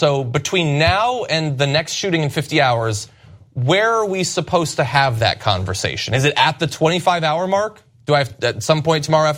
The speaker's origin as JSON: {"language": "English", "region": "Connecticut", "country": "United States", "tie": "born or raised there", "said": "Representative Chris Murphy from my home state"}